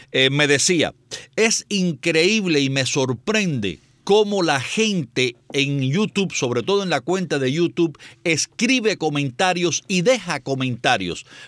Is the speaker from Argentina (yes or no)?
no; Guanabacoa, Havana, Cuba; moved away; Yo salí de Cuba hace ya casi 40, no, no tanto, 30 y tantos años, 30 años corto, hace que salí yo de Cuba.